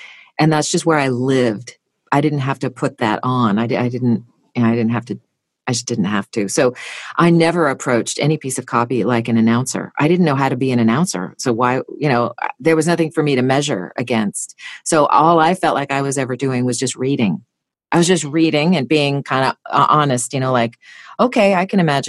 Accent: Santa Barbara, California, United States; Where I grew up in Santa Barbara, I was a jingle singer.

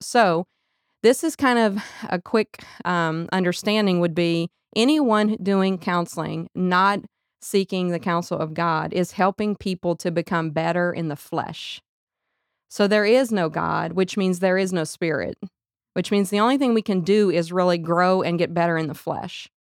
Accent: Abbeville, Louisiana, United States; I am from Abbeville, Louisiana.

